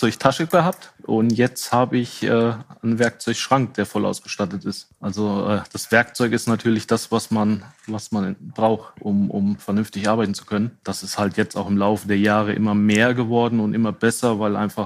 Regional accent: Wittgenstein, North Rhine-Westphalia, Germany; ich komme gebürtig aus Wittgenstein, das ist hinterm Sauerland.

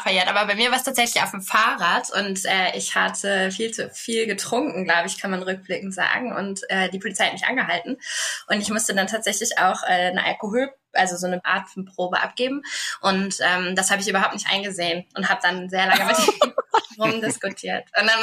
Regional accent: North Rhine-Westphalia, Germany; Ich komme aus Westfalen.

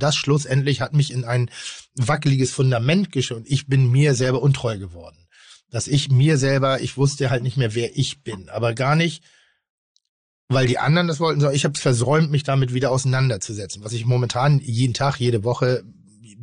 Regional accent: Pinneberg, Schleswig-Holstein, Germany; Ich habe, komme ich aus Pinneberg irgendwie so

